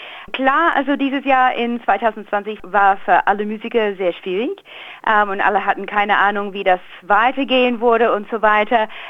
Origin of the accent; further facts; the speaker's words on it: Australia; German is a second language; also born or lived in Cologne / Wuppertal / Berlin; ich komme ursprünglich aus Australien. Ich habe aber knapp 16 Jahre in Europa gelebt und 12, 13 Jahre davon in Deutschland. Ich habe in Köln, Wuppertal und Berlin gelebt, also als Musikerin und Komponistin. Und ich bin seit diesem Jahr mit der Krise wieder in Australien.